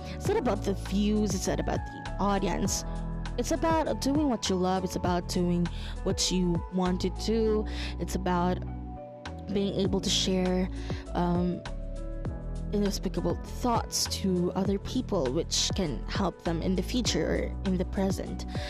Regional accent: Philippines; first language Tagalog; English is a second language; I'm not going to only talk in my native language, but also I'm still gonna try to say my thoughts in English or give it in a Taglish way.

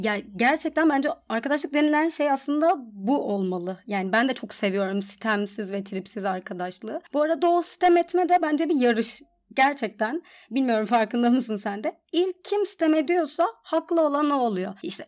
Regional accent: Antalya, Turkey; Ben küçük bir şehirde büyüdüm. Yani Antalya'mıza küçük diyorum ama gerçekten küçük. Yani şimdi bir masada otursak herkes herkesi bir şekilde tanır.

